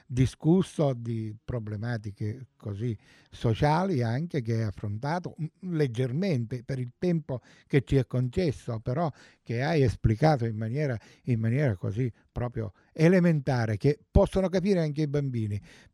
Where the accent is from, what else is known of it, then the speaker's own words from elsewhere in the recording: Catania, Sicily, Italy; anch'io sono catanese